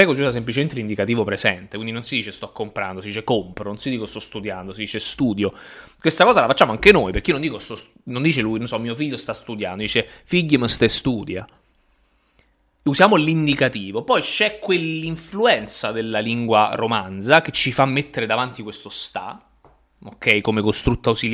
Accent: Taranto, Apulia, Italy; accent: Tarantino; E quindi col dialetto tarantino iniziamo a vedere un po' di roba greca nel nostro dialetto.

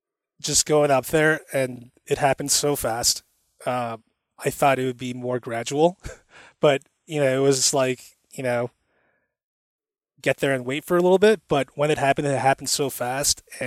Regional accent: Chicago, Illinois, United States; also born or lived in Korea; she's growing up so different than how I grew up in Chicago or in Korea.

